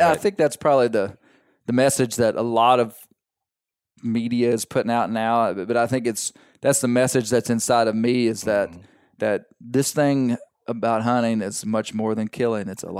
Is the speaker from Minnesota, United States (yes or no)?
no; Arkansas, United States; And so my kids, we are from Arkansas. Our water doesn't freeze very deep at all.